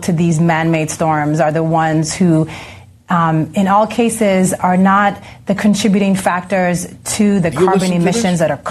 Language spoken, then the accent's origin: English; U.S. Virgin Islands; I was growing up in the Caribbean, we would get